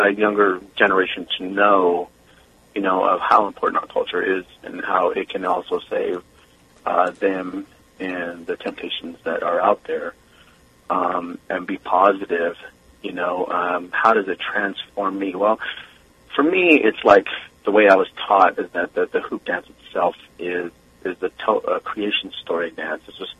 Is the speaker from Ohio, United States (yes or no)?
no; New Mexico, United States; I come from the Diné Nation, the Navajo Nation, and I come from the wonderful state of New Mexico and Arizona.